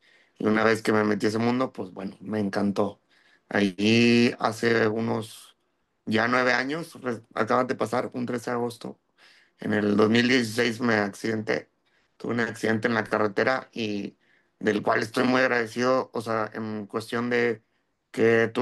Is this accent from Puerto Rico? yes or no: no; Matamoros, Tamaulipas, Mexico; Yo soy de Matamoros, Tamaulipas. Y estudié gastronomía, soy chef